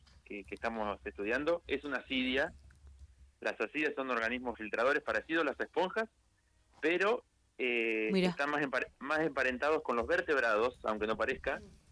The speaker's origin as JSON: {"language": "Spanish", "town": "Junín", "region": "Buenos Aires Province", "country": "Argentina", "said": "Yo soy de Junín, de provincia de Buenos Aires."}